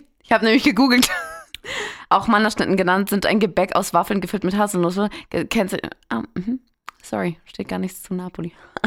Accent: Munich, Bavaria, Germany; Ich so, naja, München, Deutschland.

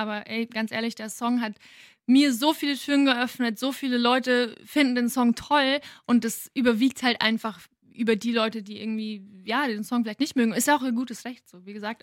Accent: Bavaria, Germany; born or raised there

